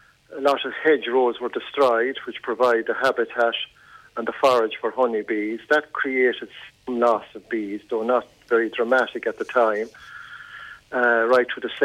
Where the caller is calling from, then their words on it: Gormanstown, County Meath, Ireland; I'm speaking here from the Franciscan College in Gormanstown, County Meath, where the beekeepers' annual summer course is taking place.